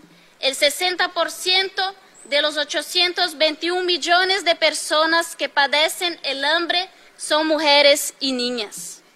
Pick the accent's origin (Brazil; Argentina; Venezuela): Brazil; de la Vía Campesina. Vengo desde Brasil